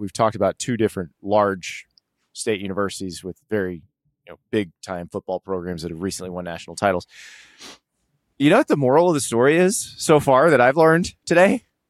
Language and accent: English; Florida, United States; I'm from Florida.